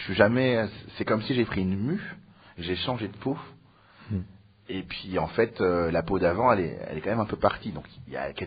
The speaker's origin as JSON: {"language": "French", "town": "Aubervilliers", "region": "Île-de-France", "country": "France", "also_born_or_lived": "Mauritius", "said": "Moi je viens d'Aubervilliers, les amis."}